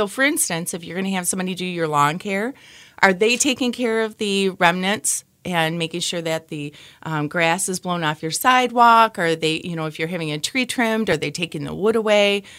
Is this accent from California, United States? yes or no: no; Kalamazoo, Michigan, United States; especially within Kalamazoo, which is so nice because I'm actually from the Kalamazoo area